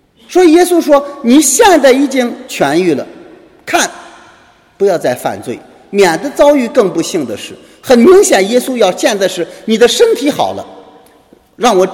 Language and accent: Chinese; China; 我们中国人说的话什么？不是一家人，不进一家门。